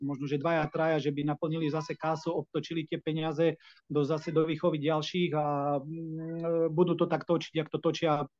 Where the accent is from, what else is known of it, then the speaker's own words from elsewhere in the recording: Bardejov, Prešov Region, Slovakia; A ja keďže pochádzam z Bardejova, z toho sme aj žili